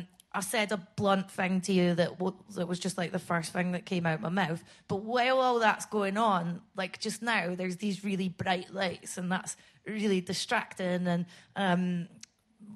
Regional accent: Scotland, United Kingdom; Oh, God, yeah. I hate being Scottish now.

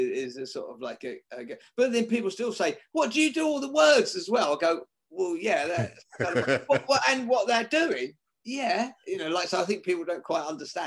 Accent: Billericay, East of England, United Kingdom; also born or lived in Ilford; now in Muswell Hill, United Kingdom; But I was born in Ilford. Yeah, moved out to Billericay.

